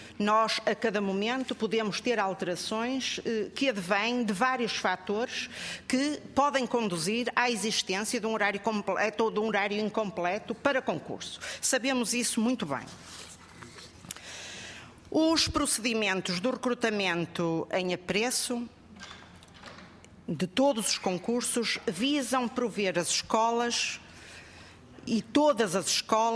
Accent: Braga, Portugal; moved away as an adult; now in Lisbon, Portugal; Eu própria, docente há 40 anos, em 1980 fui colocada aqui em Lisboa e sou do Distrito de Braga.

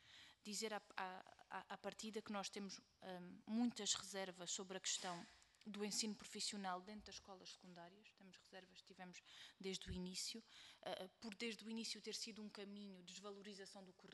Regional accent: Alentejo, Portugal; porque eu também sou alentejana, é uma realidade com que eu cresci

